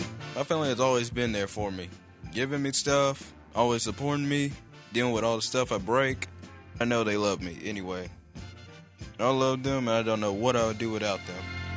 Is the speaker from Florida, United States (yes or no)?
no; Dayton, Ohio, United States; I'm 16, born and raised in Dayton, Ohio.